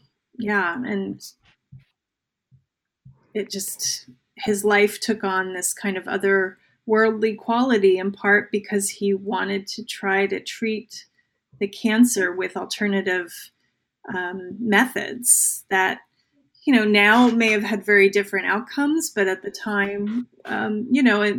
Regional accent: New Jersey, United States; Now, I grew up in New Jersey, so, you know, like when people are like, that sounds made up, I'm like, it is not.

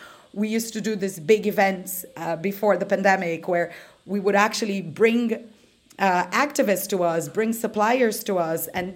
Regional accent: Brazil; English is a second language; now in United Kingdom; I'm from Brazil originally

